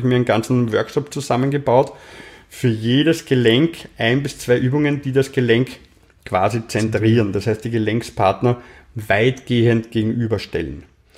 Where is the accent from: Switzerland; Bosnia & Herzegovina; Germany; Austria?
Austria; Vienna